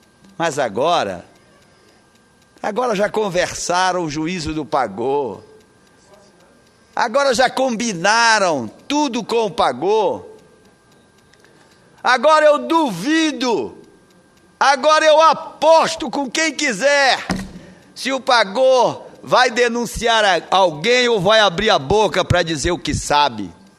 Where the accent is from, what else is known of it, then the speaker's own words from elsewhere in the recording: Belém, Pará, Brazil; meu querido país, minha terra querida de Belém do Pará